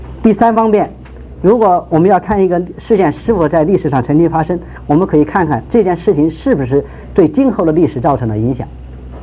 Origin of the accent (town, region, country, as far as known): China